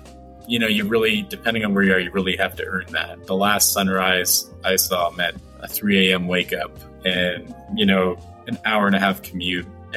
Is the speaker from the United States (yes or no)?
no; Eastern Canada, Canada; growing up in Eastern Canada, you know, like maple syrup capital of the world, basically, definitely fall colors.